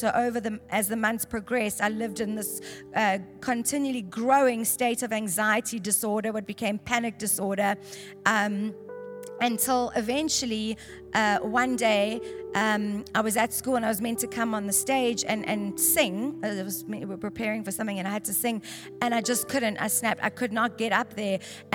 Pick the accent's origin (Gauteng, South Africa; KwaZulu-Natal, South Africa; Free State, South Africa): KwaZulu-Natal, South Africa; Durban; I grew up in Durban.